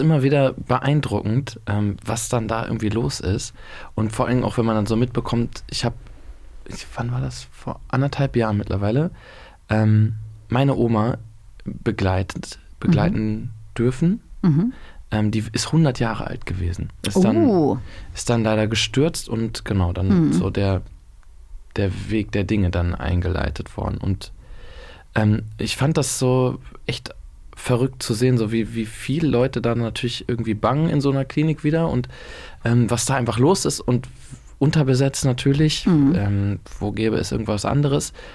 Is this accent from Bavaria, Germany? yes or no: no; Bad Oeynhausen, North Rhine-Westphalia, Germany; Ich komme ja da aus der Region in Bad Oeynhausen. Das ist ein Dorf weiter.